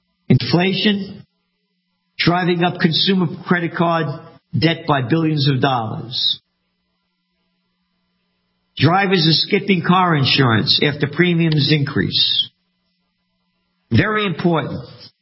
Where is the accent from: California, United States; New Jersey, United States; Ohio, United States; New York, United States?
New York, United States; New York City; born there; I'm a Napolitano, born in the Bronx, born to be free.